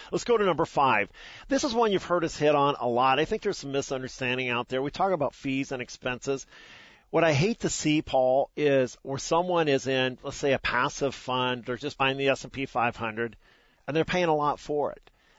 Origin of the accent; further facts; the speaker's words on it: Tacoma, Washington, United States; But Saturday night, I grew up in Tacoma